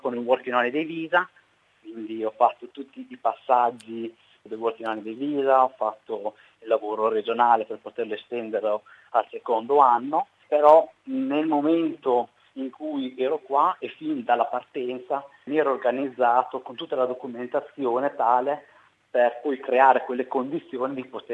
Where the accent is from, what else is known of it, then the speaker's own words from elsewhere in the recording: Medolla, Emilia-Romagna, Italy; moved away as an adult; now in Australia; Ho compiuto 29 anni l'anno scorso, tornando per i 30 quest'anno, e vengo da Medolla, un paesino della provincia di Modena, nella bassa modenese, famosa per la nebbia d'inverno e le zanzare d'estate.